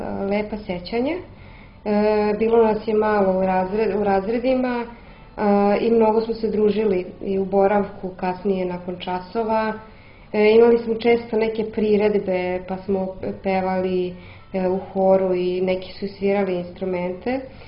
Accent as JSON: {"language": "Serbian", "region": "Belgrade", "country": "Serbia", "said": "ja sam iz Beograda, kao što rekoh imam 30 godina"}